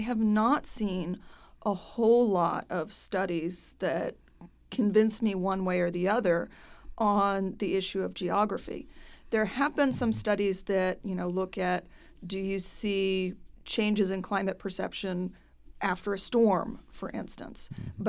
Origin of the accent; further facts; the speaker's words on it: Raleigh, North Carolina, United States; especially since I am from Raleigh.